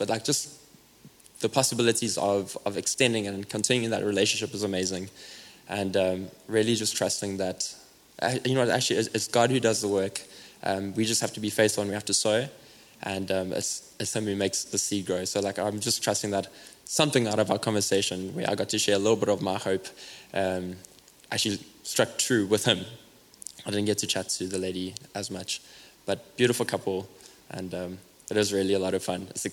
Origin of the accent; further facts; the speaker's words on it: South Africa; And I think being South African, I think we carry a little bit of that as well, where we like carry just like a heart for our nation